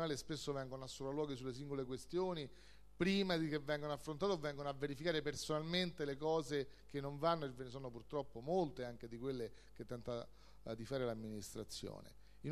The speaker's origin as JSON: {"language": "Italian", "town": "Rome", "region": "Lazio", "country": "Italy", "tie": "born or raised there", "said": "io sono cresciuto a Donna Olimpia, grandi palazzi fatti negli anni 60"}